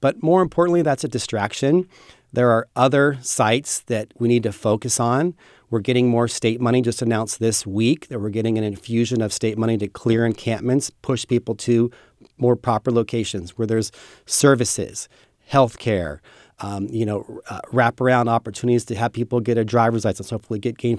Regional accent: Sacramento, California, United States; Well, I grew up here in Sacramento in a single-parent family.

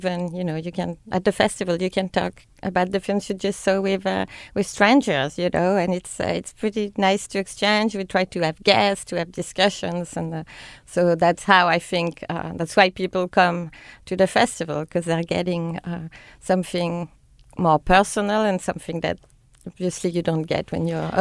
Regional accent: France; English is a second language; now in Sacramento, United States; Yes, I did.

